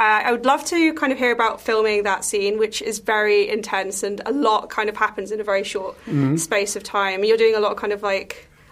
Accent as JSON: {"language": "English", "country": "United Kingdom", "said": "So they didn't care about me being ignorant British person."}